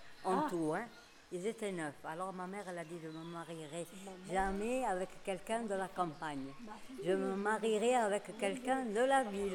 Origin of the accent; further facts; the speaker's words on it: Tunis, Tunis Governorate, Tunisia; Moi, je suis née à Tunis. Ma mère, elle est née à Tunis aussi. Mes grands-parents, ils habitaient là-bas